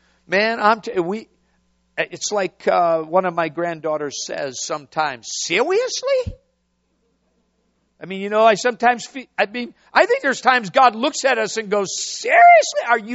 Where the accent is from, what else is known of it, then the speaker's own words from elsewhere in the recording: Hutchinson, Minnesota, United States; one of the first meetings was in Minnesota, my hometown near Hutchinson.